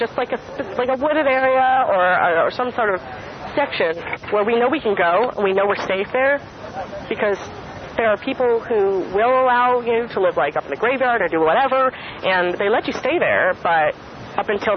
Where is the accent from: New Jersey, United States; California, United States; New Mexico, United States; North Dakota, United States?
New Jersey, United States; now in Santa Cruz, United States; I'm originally from New Jersey.